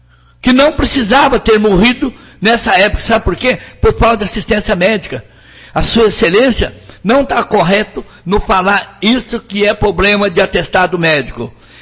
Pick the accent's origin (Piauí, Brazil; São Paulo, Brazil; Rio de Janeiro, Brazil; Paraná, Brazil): Paraná, Brazil; Jataizinho; E eu sou do município de Jataizinho, do lado do povo.